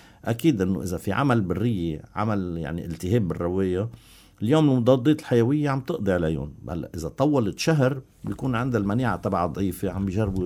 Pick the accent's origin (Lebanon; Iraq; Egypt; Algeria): Lebanon; نحن بنعتبر الاكل عندنا بلبنان بيزا اكثر شيء بالخبز